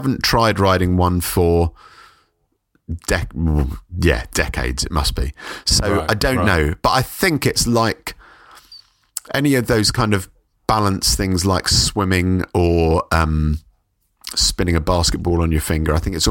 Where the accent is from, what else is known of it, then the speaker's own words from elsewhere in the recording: Forest Hill, London, United Kingdom; now in Brighton, United Kingdom; so I was brought up in South London in Forest Hill. And I moved to Brighton for university